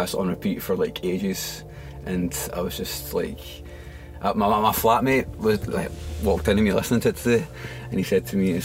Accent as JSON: {"language": "English", "region": "Scotland", "country": "United Kingdom", "said": "given I'm Scottish"}